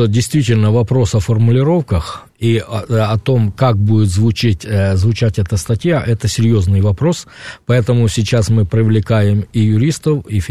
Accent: Donbas, Ukraine; а я родом с Донбасса.

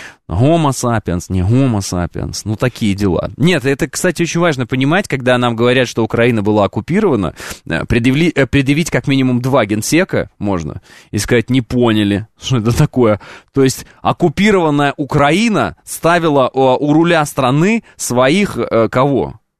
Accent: Kazakhstan; born there; Я в Казахстане родился, я что, казах, что ли? Ну, посмотри на меня, что, казах, нет?

